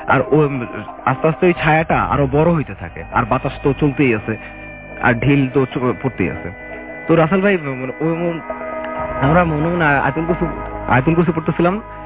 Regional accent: Narayanganj, Dhaka Division, Bangladesh; নারায়ণগঞ্জ থেকে আসছি।

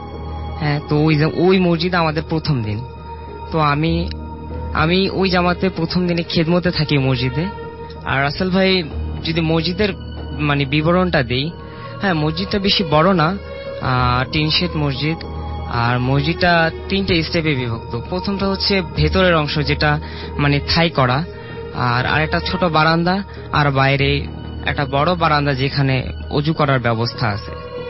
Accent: Dhaka, Dhaka Division, Bangladesh; আমি মিরপুর এক থেকে এসেছি।

